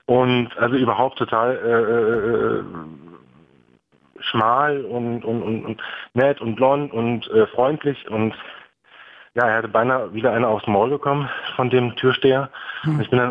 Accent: Berlin, Germany; Aber als Berliner, also ich habe mich mit meinem Nachnamen, ich muss ihn jetzt hier nicht nennen, aber ich habe mich da unsicher gefühlt.

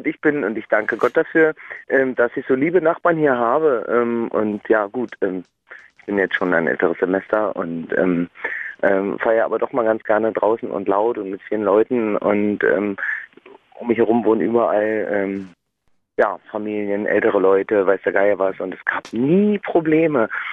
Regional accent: Hennigsdorf, Brandenburg, Germany; born there; Nein, Henningsdorf, aber ja, es ist noch Oberhavel.

